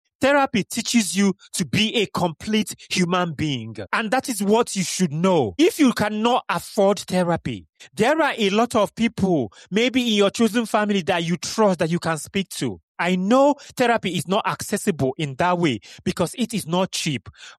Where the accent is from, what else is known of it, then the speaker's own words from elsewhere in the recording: Kano, Nigeria; I mentioned this last week's episode where I said where I grew up in Kano